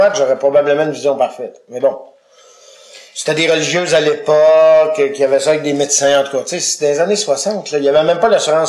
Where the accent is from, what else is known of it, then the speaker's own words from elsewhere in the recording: Sainte-Croix, Quebec, Canada; Je suis né à Sainte-Croix-de-Loubinière, dans un petit village-là. J'ai grandi là jusqu'à 4-5 ans.